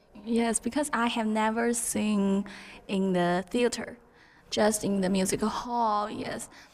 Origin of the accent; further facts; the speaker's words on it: Dalian, Liaoning, China; born there; English is a second language; I'm from China Conservatory of Music, and I was born in Dalian, or Liaoning province of China.